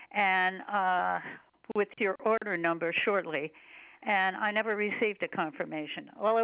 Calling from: Connecticut, United States; I ordered online, and I'm calling from Connecticut.

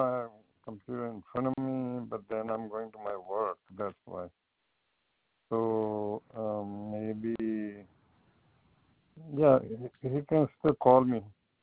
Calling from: San Diego, California, United States; I'm calling from San Diego.

